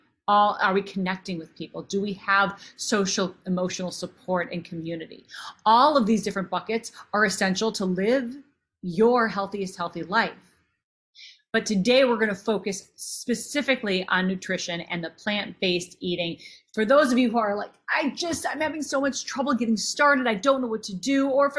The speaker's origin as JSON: {"language": "English", "region": "Minnesota", "country": "United States", "tie": "born or raised there", "said": "I grew up in Minnesota. Land of the cow."}